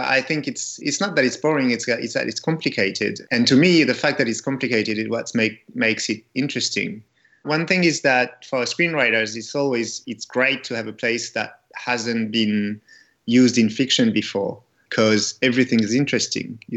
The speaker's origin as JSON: {"language": "English", "town": "Strasbourg", "region": "Grand Est", "country": "France", "tie": "born or raised there", "said": "Well, I grew up in Strasbourg."}